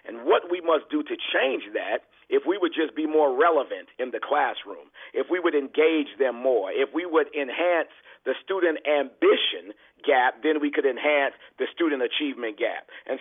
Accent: Queens, New York, United States; So it was truly a blessing growing up in Jamaica, Queens, New York.

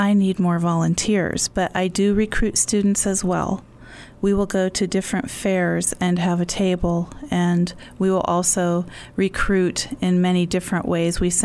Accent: Pennsylvania, United States; now in New Mexico, United States; I'm from Pennsylvania.

